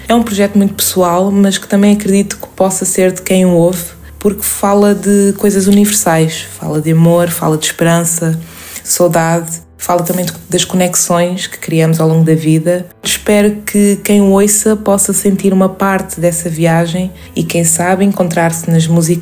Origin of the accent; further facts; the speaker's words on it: Algarve, Portugal; now in Lisbon, Portugal; sou natural do Algarve, com raízes angolanas, e vivo atualmente em Lisboa.